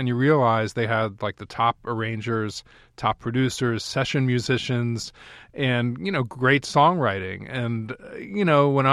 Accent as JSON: {"language": "English", "town": "Atlantic City", "region": "New Jersey", "country": "United States", "said": "And I'm from Atlantic City originally."}